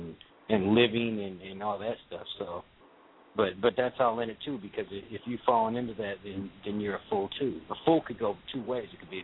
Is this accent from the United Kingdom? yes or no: no; California, United States; in Cali, growing up in Cali, man, saying fool, like everybody says fool.